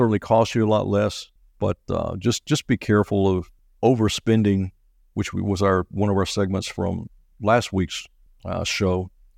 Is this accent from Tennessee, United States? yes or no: yes; Nashville, Tennessee, United States; Yeah, you know, I'm a University of Tennessee guy originally, and born and raised in Nashville.